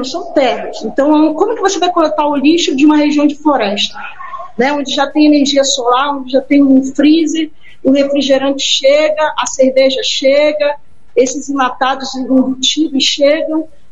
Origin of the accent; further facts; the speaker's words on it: Amazonas, Brazil; a minha família amazônica, a minha infância, porque eu fui criada no Rio Atumã, eu ia para a escola Canoa